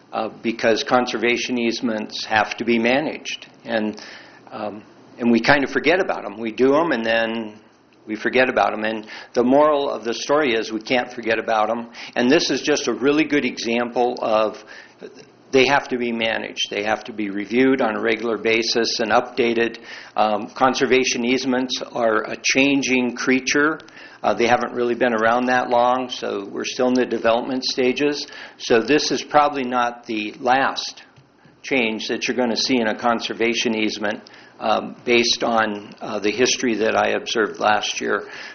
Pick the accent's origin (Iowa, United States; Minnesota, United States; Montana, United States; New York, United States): Montana, United States; Great Falls; I'm from Great Falls, Montana.